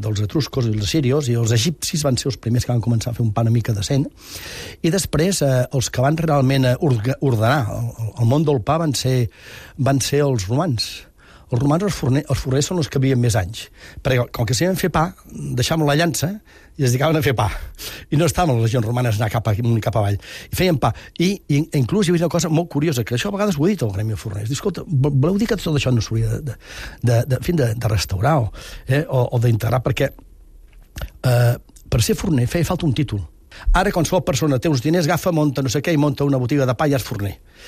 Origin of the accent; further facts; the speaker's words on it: Catalonia, Spain; tinc l'ànima català, i soc català, i penso, rumio, canto, reso en català